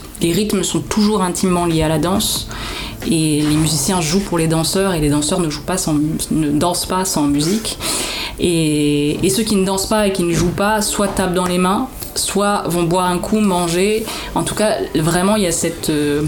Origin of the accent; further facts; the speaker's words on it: Briançon, Provence-Alpes-Côte d'Azur, France; Donc il y a eu les Hautes-Alpes, donc chez moi à Briançon